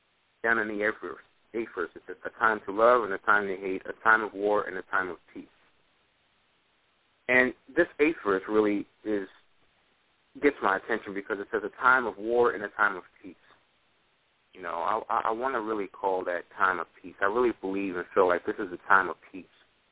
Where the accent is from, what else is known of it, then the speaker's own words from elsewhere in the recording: United States; And we as Americans, we kind of, we may overlook that, the importance of our significance on the earth. And as American citizens, I think sometimes we overlook the significance of our importance as citizens in this land, as citizens of the world.